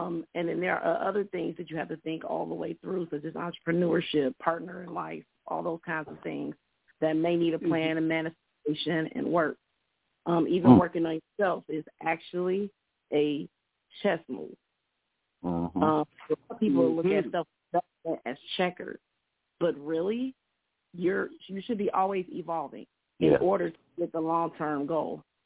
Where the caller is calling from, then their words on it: Indiana, United States; I'm actually calling from Indiana.